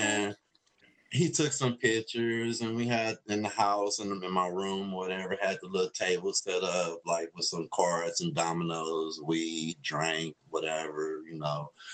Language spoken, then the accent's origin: English; West Coast, United States; And I mean, I'm from the West Coast, so of course I listen to some West Coast beats.